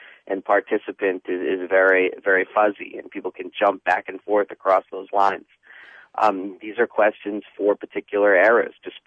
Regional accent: New York City, New York, United States; I grew up in New York City. I grew up a huge sports fan, played baseball, played basketball

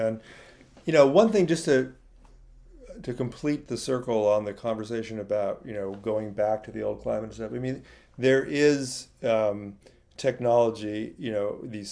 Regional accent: California, United States; It's very different than, when I grew up in California, I used to see, smog, and, I couldn't see the mountains across the bay and all that.

